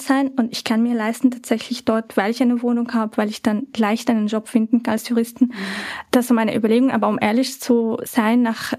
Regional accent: Syria; now in Vienna, Austria; wie schön das war für mich als Syrerin, die jetzt aus Wien gekommen ist.

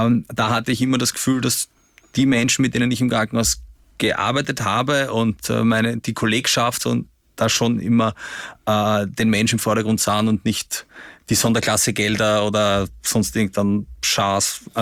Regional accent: Vienna, Austria; In den 90er Jahren in Simmering, wo ich aufgewachsen bin, ist sich immer alles gut ausgegangen. Aber wie man weiß, ist Simmering jetzt tendenziell auch nicht der wohlhabendste Bezirk.

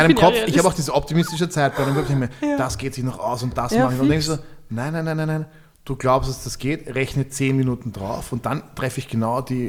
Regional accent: Austria; Wer wäre es bei uns in Österreich?

